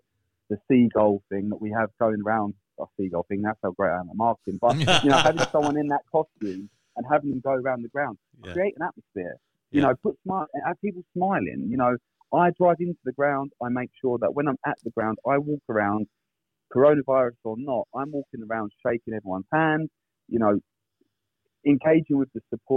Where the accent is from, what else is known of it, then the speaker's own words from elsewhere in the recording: Hastings, South East England, United Kingdom; I'm a Hastings local. You know, whilst I wasn't born in the town, I consider Hastings my hometown, being here for most of my life.